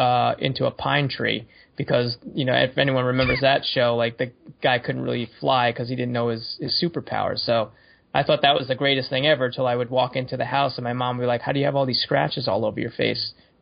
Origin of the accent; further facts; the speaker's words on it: New York, United States; John and I grew up in on Long Island in New York. Don't hold that against us.